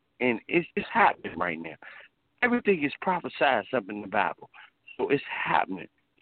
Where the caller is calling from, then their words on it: Washington, District of Columbia, United States; Hey, Mr. Black, how you doing, man? … from D.C., man.